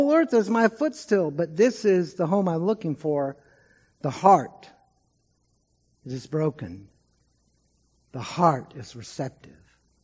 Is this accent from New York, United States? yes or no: no; Texas, United States; I'm pretty sure he's talking about Houston, my home state.